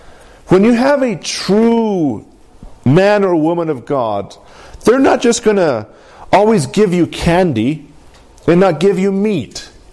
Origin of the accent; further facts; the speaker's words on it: Colorado, United States; I mean, we're from the San Luis Valley. We know green chili, red chili, right?